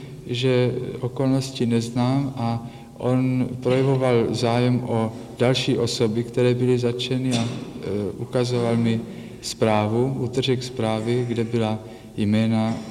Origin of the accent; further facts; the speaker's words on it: Prague, Czechia; born there